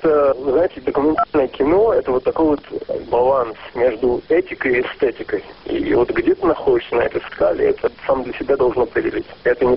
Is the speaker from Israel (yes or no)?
yes; Israel; я не оговаривал о том, что я из Израиля